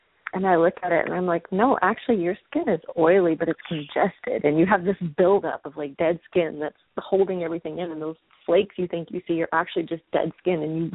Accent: the South, United States; But it was from me growing up in the South, you know, with my hair in a ponytail.

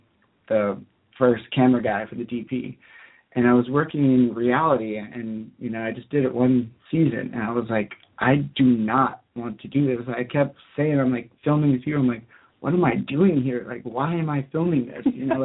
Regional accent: Orlando, Florida, United States; I come from Orlando, Florida. I come from a very, like, masculine family

